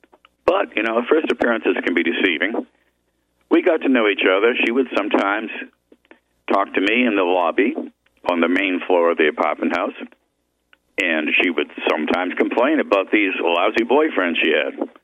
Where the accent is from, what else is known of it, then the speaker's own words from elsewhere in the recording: Massachusetts, United States; accent: Boston; I was growing up in Massachusetts. Some of you might detect that Boston accent that creeps through just a little bit every now and then.